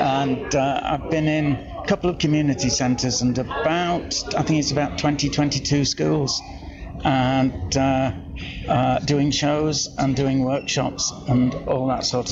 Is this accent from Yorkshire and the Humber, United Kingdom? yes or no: yes; Shipley, Yorkshire and the Humber, United Kingdom; born there; I was born here in Bradford. Well, I was born in Shipley, actually, to be precise.